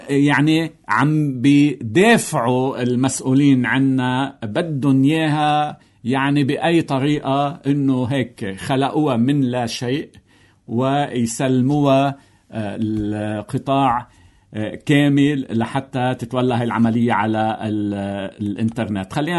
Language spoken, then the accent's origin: Arabic; Lebanon; نحن كشعب لبناني